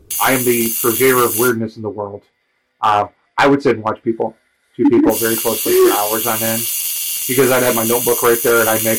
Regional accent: Canada; I'm French Canadian.

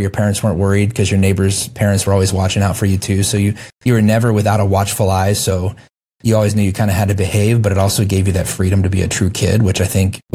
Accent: Ohio, United States; also born or lived in Alaska; Yes, I grew up, I was born in Alaska and then grew up in Ohio. So pretty typical childhood.

